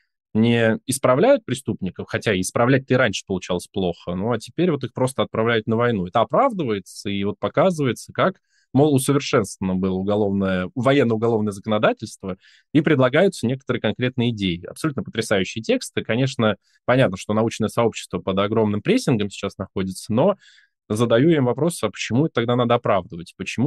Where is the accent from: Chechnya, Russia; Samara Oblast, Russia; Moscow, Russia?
Samara Oblast, Russia; Tolyatti; моего родного города Тольятти